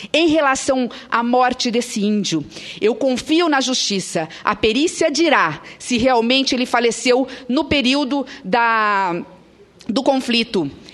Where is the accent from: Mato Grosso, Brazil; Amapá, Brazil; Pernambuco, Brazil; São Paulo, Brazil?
Mato Grosso, Brazil; born there; eu nasci em Mato Grosso. Nasci num município muito distante do município de Vossa Excelência, oeste e leste, mais de 600 quilômetros de distância.